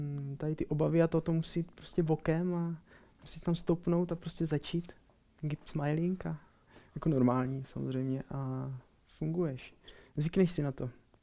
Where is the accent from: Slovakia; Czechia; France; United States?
Slovakia; Měl jsem československou svatbu letos a my jsme Slováci a to budeme prostě pařit, jo. To není jak u vás tady v Česku, my na Slovensku prostě svatba začíná od půlnoci.